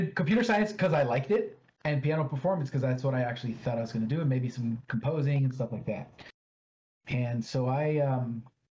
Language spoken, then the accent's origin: English; Miami, Florida, United States; So I grew up in Miami, but not like the city of Miami, like Kendall, which is a suburb of Miami.